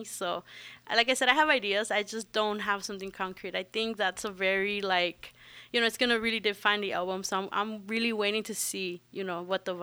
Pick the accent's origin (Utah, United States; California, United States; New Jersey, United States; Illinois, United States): California, United States; Los Angeles; Yes. My parents are from Mexico. I'm from Los Angeles.